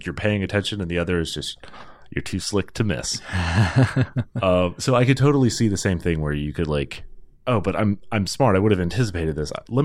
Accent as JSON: {"language": "English", "region": "Georgia", "country": "United States", "said": "Sorry, I'm from Georgia."}